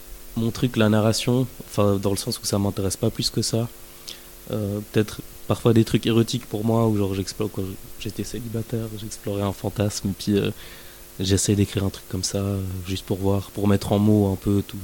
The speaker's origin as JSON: {"language": "French", "region": "Geneva", "country": "Switzerland", "tie": "born there", "also_born_or_lived": "France", "lives_now": "Neuchâtel, Switzerland", "said": "je suis né à Genève, on a pas mal déménagé, j'ai vécu au Charmy, on a vécu un peu en France, j'ai vécu à Tonnet. Puis je suis venu à Neuchâtel pour les études de sciences cognitives"}